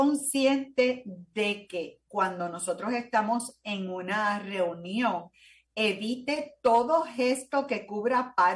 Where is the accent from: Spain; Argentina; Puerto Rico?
Puerto Rico; yo como buena puertorriqueña hablo también con mis manos.